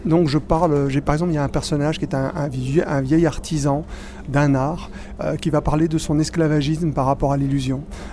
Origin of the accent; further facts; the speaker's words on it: Belgium; also born or lived in Spain; moi d'abord je suis espagnol, je suis né en Espagne, mais j'ai grandi en Belgique.